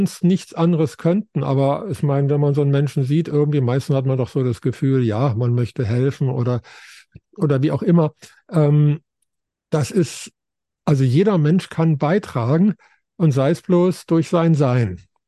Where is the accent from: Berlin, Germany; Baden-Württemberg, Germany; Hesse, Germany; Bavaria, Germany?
Baden-Württemberg, Germany; Heilbronn; in meiner Stadt, wo ich aufgewachsen bin, in Heilbronn, gibt es ein Kino, das heißt Universum.